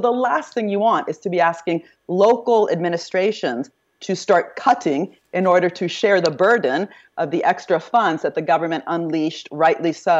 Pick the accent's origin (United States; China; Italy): Italy; English is a second language; I'm from Italy, or I didn't tell you that, I am from Italy.